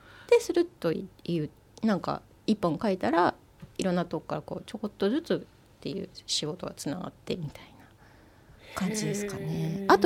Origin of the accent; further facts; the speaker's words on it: Kanto, Japan; born there; 私はずっと関東ね喧騒なので生まれだったので、